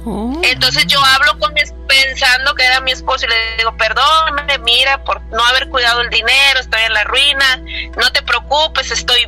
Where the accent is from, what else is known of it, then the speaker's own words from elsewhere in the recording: Piedras Negras, Coahuila, Mexico; now in Reynosa, Mexico; Soy de Coahuila, de Piedras Negras, Coahuila, pero radico en Reynosa, Tamaulipas.